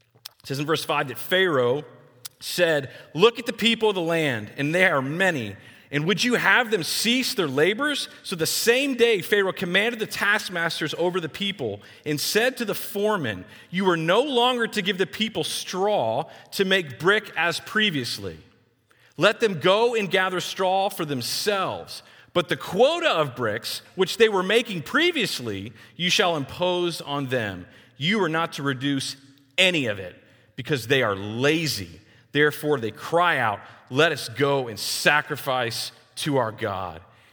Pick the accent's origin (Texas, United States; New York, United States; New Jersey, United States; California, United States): Texas, United States; I'm a Texan. I'm a city boy.